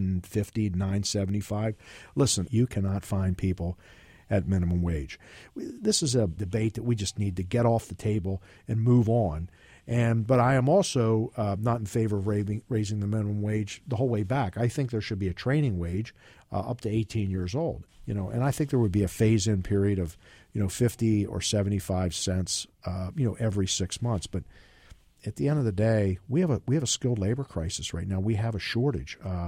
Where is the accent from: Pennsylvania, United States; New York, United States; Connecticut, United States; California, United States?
Pennsylvania, United States; York; I grew up in York, Pennsylvania, grew up on a farm. My mother gave horseback riding lessons for probably a little over 50 years. So I grew up in a blue-collar family.